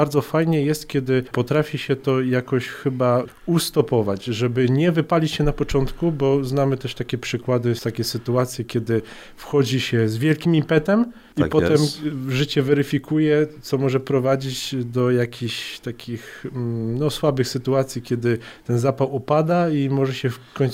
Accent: Kotłów, Greater Poland Voivodeship, Poland; Pochodzę z Kotłowa, to jest wiejska parafia tutaj w naszej diecezji.

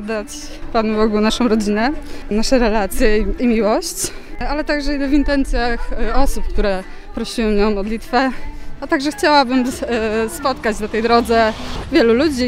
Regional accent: Ostrów Wielkopolski, Greater Poland Voivodeship, Poland; Nie, ja jestem z Ostrowa Wielkopolskiego.

